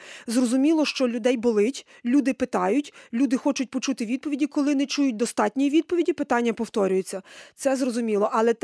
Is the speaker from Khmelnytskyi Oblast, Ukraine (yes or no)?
no; Rava-Ruska, Lviv Oblast, Ukraine; born there; Я з Равируської народилась на самому кордоні з Європейським Союзом, з Польщею, а відтак і з країною НАТО.